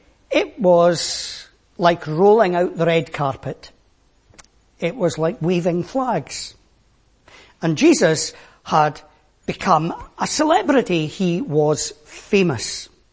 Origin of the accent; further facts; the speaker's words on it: Langley, United Kingdom; I do remember the Queen arriving in my hometown when I was at school